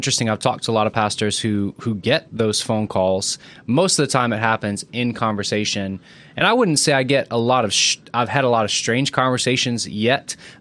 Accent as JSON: {"language": "English", "country": "Bahamas", "tie": "born or raised there", "said": "Even where I grew up in the Bahamas, I grew up on an island that was 2 miles long, half a mile wide. There were three churches on the island, and they were all vastly different from one another."}